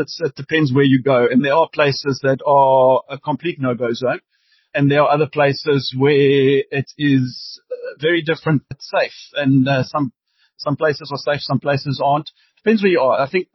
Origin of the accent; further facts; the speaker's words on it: Johannesburg, Gauteng, South Africa; they'll say, so where are you from? And I'll say South Africa. And then they, oh, you're Joburg, that's dangerous.